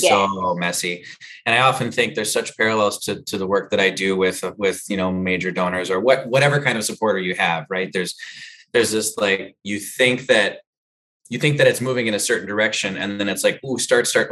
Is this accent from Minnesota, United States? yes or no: yes; Minnesota, United States; at least locally here in Minnesota, I'm from Minnesota